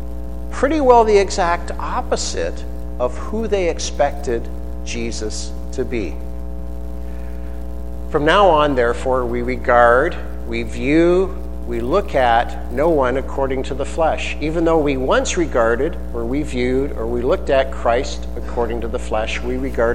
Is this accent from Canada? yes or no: yes; Kingsville, Ontario, Canada; Okay, so I'm from Kingsville.